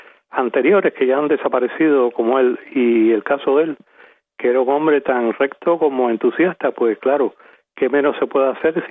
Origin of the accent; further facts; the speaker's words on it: Cuba; moved away; como tantos cubanos, yo salí de Cuba y lo sigo diciendo. Cuando a mí me preguntan, ¿y usted qué es, un emigrante? Yo digo, no, yo soy un exiliado. O sea, yo salí de Cuba por razones políticas.